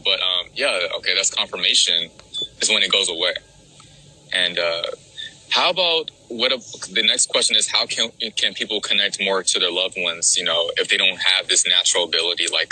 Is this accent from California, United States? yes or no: yes; California, United States; she's from Kansas and I'm from California.